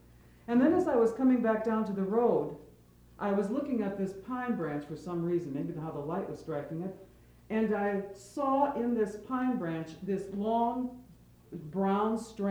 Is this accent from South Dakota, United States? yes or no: yes; South Dakota, United States; growing up in South Dakota and then coming to a place like Holden